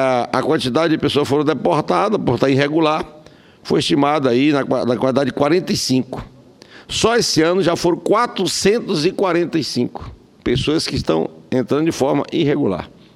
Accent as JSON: {"language": "Portuguese", "region": "Roraima", "country": "Brazil", "said": "lá no meu estado de Roraima"}